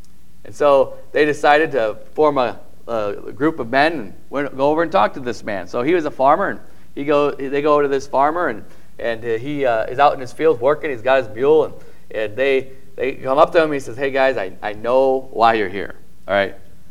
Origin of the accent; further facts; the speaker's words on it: Midwest, United States; but I was from the Midwest, so this is kind of normal, not normal for me.